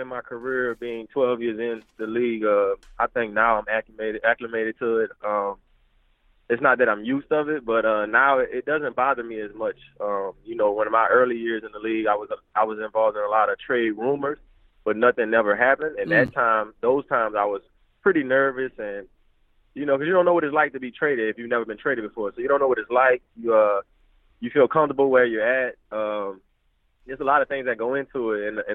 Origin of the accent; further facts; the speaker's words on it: New Orleans, Louisiana, United States; I'm from New Orleans, so we have unique names down there, middle names and stuff like that.